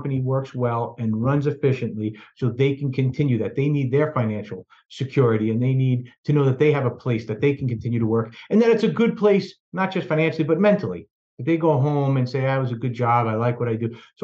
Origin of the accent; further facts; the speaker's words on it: Ridgefield Park, New Jersey, United States; my grandparents all came over from Italy, right? And so I get really neat stories and I grew up in Richfield Park in Bergen County, right?